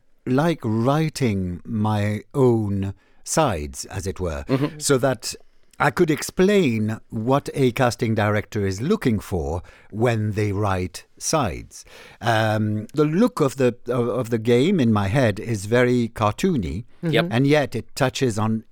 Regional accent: Normandy, France; I'm from Normandy in the Bay of the Mont-Saint-Michel.

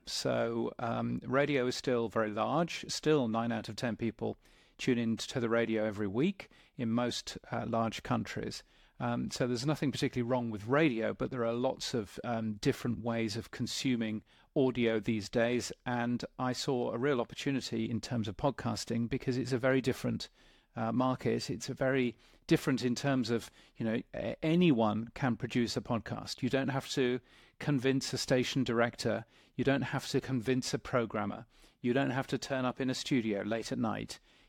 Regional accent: United Kingdom; accent: British; now in Australia; as you can guess from my accent, I've got a British accent, but I actually live all the way down here in Australia, which is a fun place to be.

